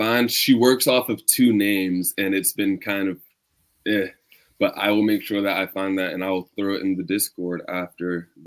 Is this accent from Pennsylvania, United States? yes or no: yes; Pittsburgh, Pennsylvania, United States; I'm from Pittsburgh, for instance, and there's art culture there that's been increasingly getting better.